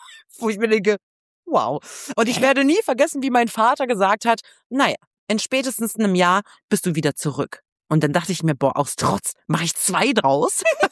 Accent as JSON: {"language": "German", "town": "Hanover", "region": "Lower Saxony", "country": "Germany", "tie": "born or raised there", "moved": "as an adult", "lives_now": "Berlin, Germany", "said": "Ich bin ja aufgewachsen in Hannover und ich habe damals entschieden, so von jetzt auf gleich, ich gehe nach Berlin."}